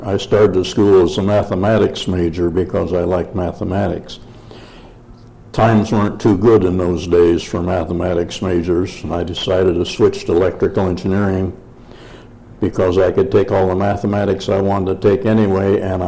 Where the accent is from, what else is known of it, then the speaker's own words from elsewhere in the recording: Waverly, Iowa, United States; born there; I was born in Waverly, Iowa in 1923.